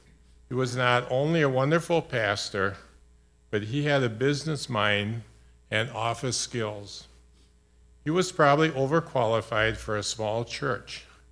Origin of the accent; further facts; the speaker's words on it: Oostburg, Wisconsin, United States; now in Milwaukee, United States; We grew up in Oostburg.